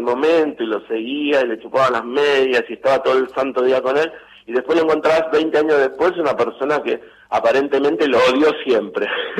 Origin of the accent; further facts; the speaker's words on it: Argentina; el ídolo que más nos representa como argentinos